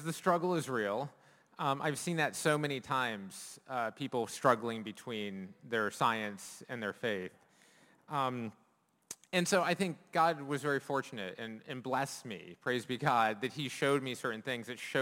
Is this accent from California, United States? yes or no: no; Michigan, United States; born there; I'm from America. And with that, I was born in the state of Michigan, up by Canada.